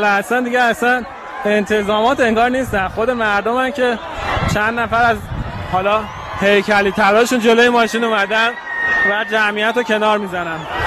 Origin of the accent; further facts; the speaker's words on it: Tehran, Tehran Province, Iran